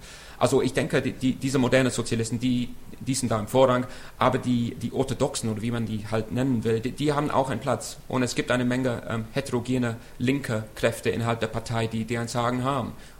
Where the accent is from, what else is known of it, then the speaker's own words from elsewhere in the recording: England, United Kingdom; Also als Engländer sowieso.